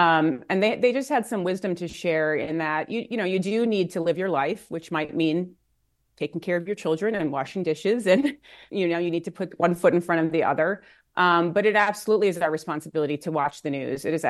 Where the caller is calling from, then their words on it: Scranton, Pennsylvania, United States; Today, I'm joining you from Scranton, Pennsylvania.